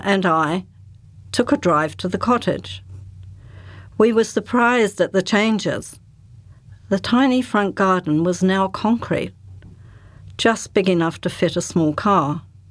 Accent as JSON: {"language": "English", "country": "New Zealand", "said": "I was from New Zealand and was born here"}